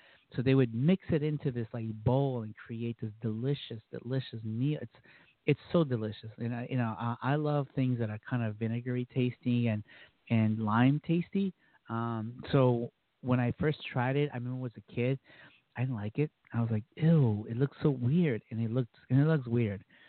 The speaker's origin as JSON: {"language": "English", "town": "Boston", "region": "Massachusetts", "country": "United States", "tie": "born or raised there", "said": "Growing up in the United States, in Boston area, you don't see that tradition kind of alive"}